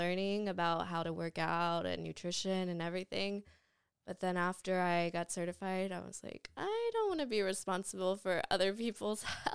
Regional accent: Lake Jackson, Texas, United States; Yeah, I grew up in Lake Jackson, went to public school.

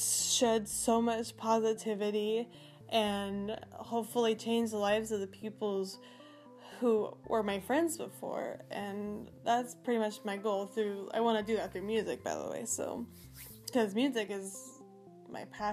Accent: Phoenix, Arizona, United States; now in Brantford, United States; born and raised in Phoenix area, Arizona, currently living in Connecticut State and Brantford.

